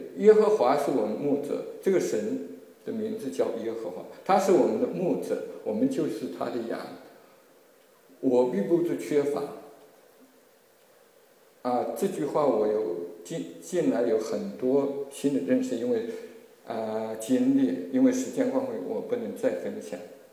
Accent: Yiwu, Zhejiang, China; 义乌很多人都知道，发展的非常快。我小的时候知道边上有一棵大树

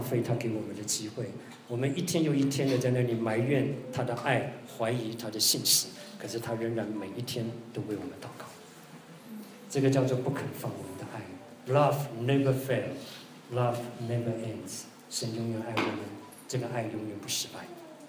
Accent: Tainan, Taiwan; 所以有一年我放暑假回台南，我家老家在台南

